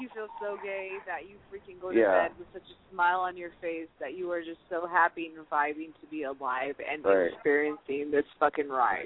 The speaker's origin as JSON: {"language": "English", "country": "United States", "said": "Being like American, we are very slang like. We are not proper English."}